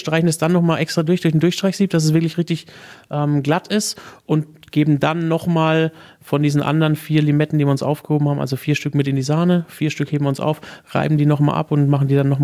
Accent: Würzburg, Bavaria, Germany; Genau, gebürtiger Würzburger.

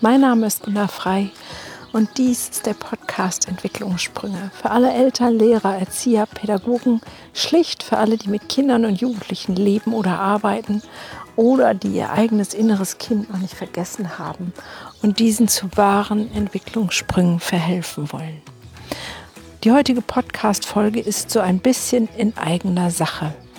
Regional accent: Germany; Bei uns in Deutschland läuft so einiges schief.

